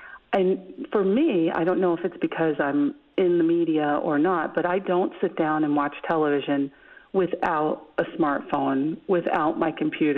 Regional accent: Philadelphia, Pennsylvania, United States; I'm from Philadelphia, and of course the Eagles just won the Super Bowl.

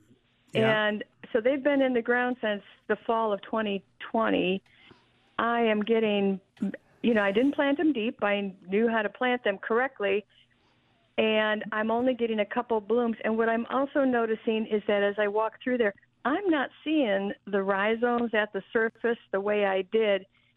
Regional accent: Wisconsin, United States; moved away as an adult; now in Wautoma, United States; So I'm from the Racine Kenosha area. I was a master gardener there. Moved up here when I retired

